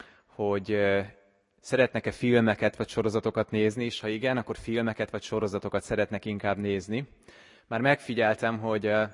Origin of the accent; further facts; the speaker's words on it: Komárom, Komárom-Esztergom, Hungary; Én határ mellett nőttem fel, Komáromban, és emlékszem, hogy amikor a Dunaparton játszottunk és köveket dobáltunk a vízbe, gyakran láttunk a túloldalon, a szlovák oldalon is gyerekeket játszani.